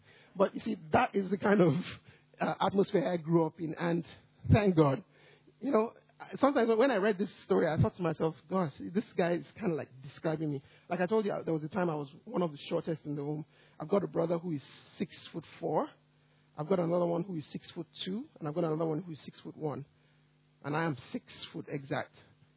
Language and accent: English; Nigeria; I'm short, I'm fat, I'm even Nigerian